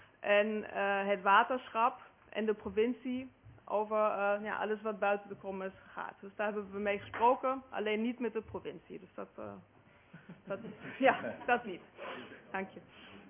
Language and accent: Dutch; Germany; accent: German; Dutch is a second language; U hoort mijn Duits accent.